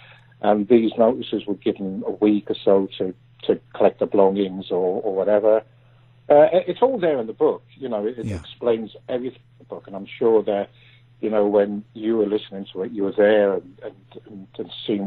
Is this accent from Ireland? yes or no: yes; Ireland; born there; I was born in Ireland.